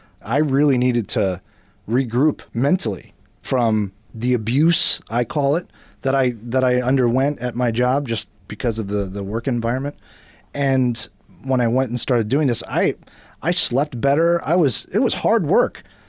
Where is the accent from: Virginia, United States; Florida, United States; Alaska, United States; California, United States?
Florida, United States; I grew up in South Florida, so I was working in Miami.